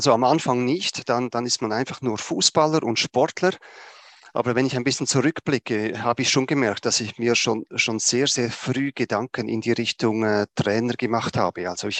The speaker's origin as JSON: {"language": "German", "country": "Switzerland", "accent": "Swiss dialect", "said": "Ich hoffe, ihr versteht mich und mein Dialekt. Wie man gut hört, komme ich aus der Schweiz, bin aktuell auch in der Schweiz."}